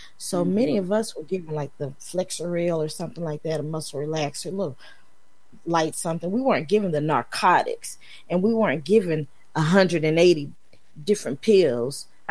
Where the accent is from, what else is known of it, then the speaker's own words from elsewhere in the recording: Memphis, Tennessee, United States; There was a cute little coffee shop back in my hometown of Memphis.